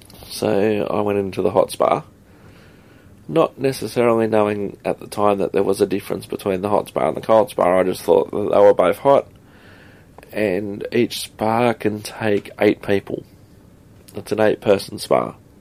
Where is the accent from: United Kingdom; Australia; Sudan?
Australia; And then they asked, you know, where am I from? And I said, Australia. And then once they found out I was from Australia